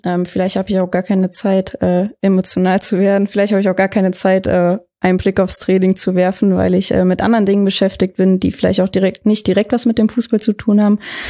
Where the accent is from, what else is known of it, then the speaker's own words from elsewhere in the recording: Freudenberg, North Rhine-Westphalia, Germany; wo ich herkomme, war es halt immer in der Nähe von Köln. Ich meine, hier für die Kölner ist Freuenberg und 80 Kilometer entfernt wahrscheinlich nicht mal mehr der Umkreis.